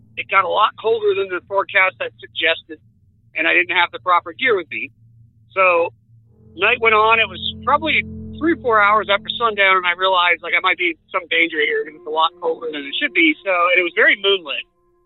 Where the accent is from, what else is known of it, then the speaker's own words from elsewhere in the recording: Arizona, United States; I grew up in Arizona. I spent a lot of time in the northern woods there.